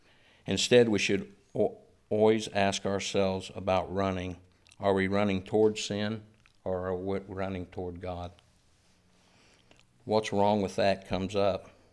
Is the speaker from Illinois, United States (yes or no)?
no; Indiana, United States; Since I grew up in the Midwest, the lion would have to eat its way up from Florida to Indiana.